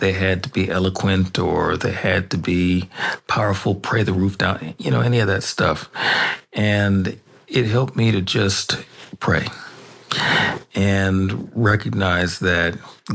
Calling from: Tacoma, Washington, United States; I'm hailing in from Tacoma, Washington, the great state of.

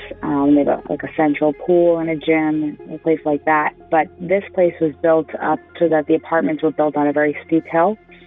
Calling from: Marlborough, Massachusetts, United States; I'm calling from Marlborough, Massachusetts.

